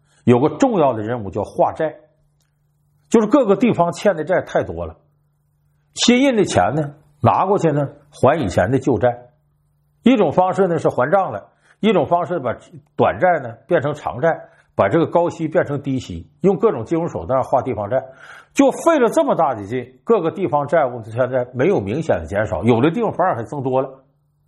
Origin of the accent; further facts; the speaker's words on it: Northeast China, China; 你看我的老家东北有很多的这个地方的县城或者是县级市